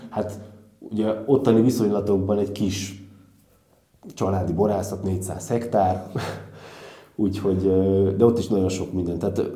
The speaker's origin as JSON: {"language": "Hungarian", "region": "Budapest", "country": "Hungary", "tie": "born or raised there", "said": "én nem a tokai borvidéken nőttem fel, aha, tehát nem vagyok úgymond tőzsgyökeres tokai. Én Budapesten nőttem fel, de anyai ágról nagyszüleim úgymond részben a borvidékről valók"}